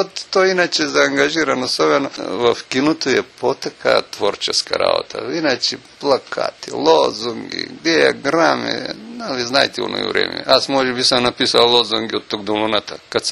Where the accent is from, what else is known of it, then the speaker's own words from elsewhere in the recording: Elena, Veliko Tarnovo Province, Bulgaria; Повечето от работите ми са от моя роден край, аз съм от Еленския край, там е минало детството.